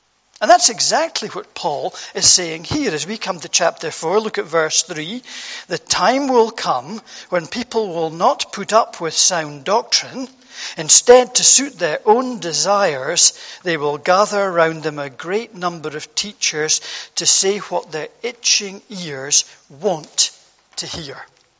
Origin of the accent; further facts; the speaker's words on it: Scotland, United Kingdom; As soon as I open my mouth, most people recognise that I'm Scottish. And this morning I want great privilege for you to share with you something from my Scottish heritage.